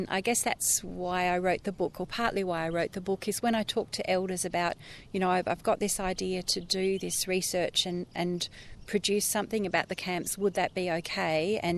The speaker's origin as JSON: {"language": "English", "town": "Fremantle", "region": "Western Australia", "country": "Australia", "tie": "born or raised there", "said": "I was born in Fremantle and grew up there. So my dad went to school in Claremont."}